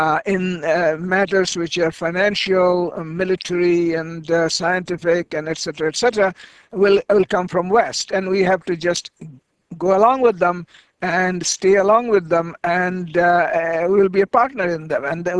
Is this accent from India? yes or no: yes; India; and I'm being an Indian, I heard this, is that the Indians are not Asians.